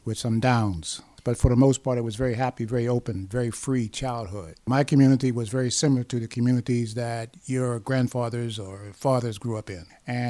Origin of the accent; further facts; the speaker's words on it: United States; growing up in the United States from the 40s and the 50s, as a black man, black boy at that time, there were definite limitations